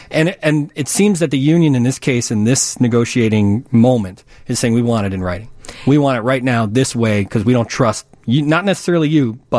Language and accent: English; Chicago, Illinois, United States; as a Chicagoan and a taxpayer